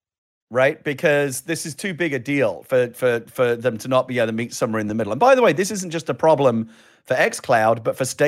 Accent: United Kingdom; Because I'm British

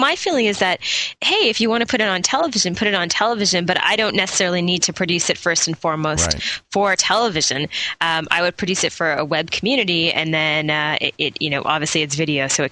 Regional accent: Toronto, Ontario, Canada; from Toronto, Ontario, Canada.

